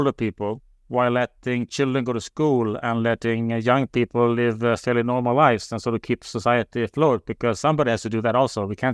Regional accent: Sweden; I was born and raised in Sweden.

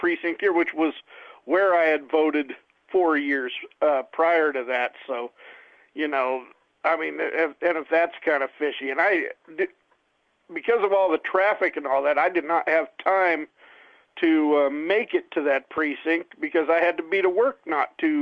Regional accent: Idaho, United States; also born or lived in Las Vegas / Ohio; So 2013 is when I moved from Las Vegas to Ohio, where I registered to vote in Ashtabula County, up northeast Ohio, right on the Pennsylvania border. And then 2 years later, I came back to Idaho. I came back home to Idaho

